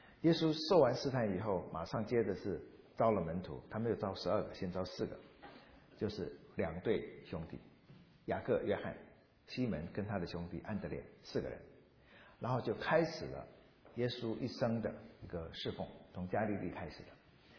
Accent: China; 有些人是我们中国人的古画叫做工笔画

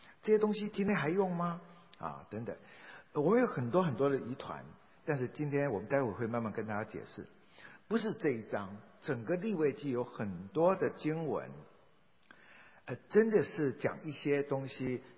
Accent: Taiwan; 那我们台湾人练起来的话，所有洁净的都是 kosher

